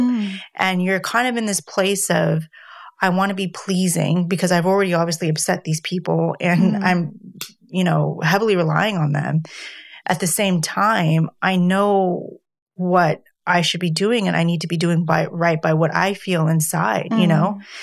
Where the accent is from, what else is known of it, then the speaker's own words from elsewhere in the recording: United States; Also, being an American, epidural is a bit more common.